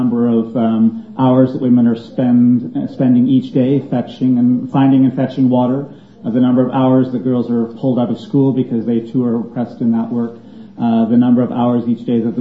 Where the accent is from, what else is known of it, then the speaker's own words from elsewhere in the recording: Canada; As a Canadian, I'm embarrassed to think that in fact the world is saying Toronto, there's no chance for change.